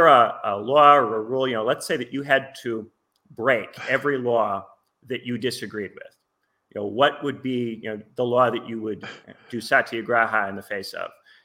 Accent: Indiana, United States; My home state of Indiana, there's plenty of that.

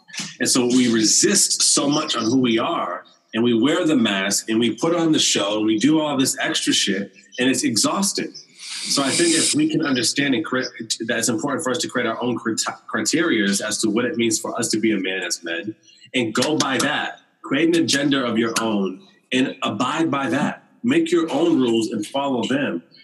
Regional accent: United States; You grew up in Australia. I grew up in America.

